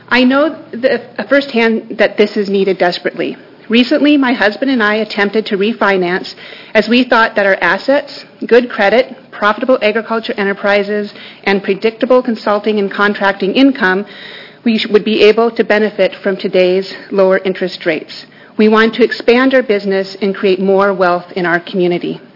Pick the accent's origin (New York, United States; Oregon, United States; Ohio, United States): Oregon, United States; I actually am from a pretty traditional ranching family. I'm from Union County, Oregon.